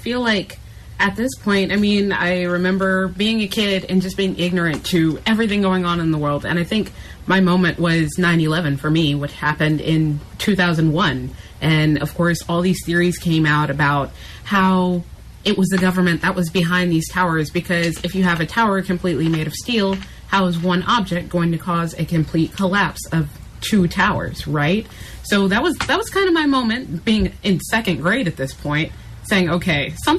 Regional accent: Houston, Texas, United States; If I could interject, like with me, I'm from Houston, of course, so I'm in the middle of Hurricane Harvey

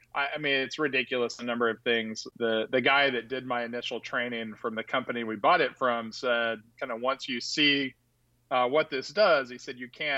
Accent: Marble Falls, Texas, United States; I grew up out in Marble Falls, out in the actual sort of hill country area.

